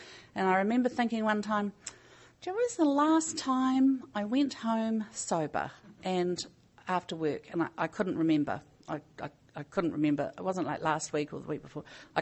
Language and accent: English; New Zealand; I'm an alcoholic and I'm from New Zealand.